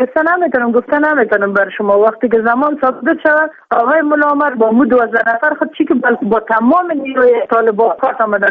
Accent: Afghanistan; ما افغان هستیم، انسان هستیم، از یک مملکت هستیم، از یک خاک هستیم

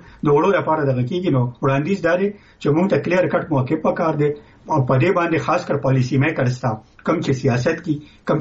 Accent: Khyber Pakhtunkhwa, Pakistan; مونږ د پښتونخوا یو

